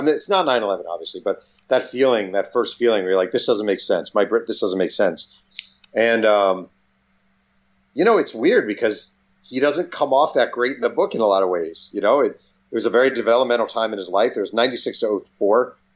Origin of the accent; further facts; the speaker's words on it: New York, United States; I mean, I'm a New Yorker and I was there in New York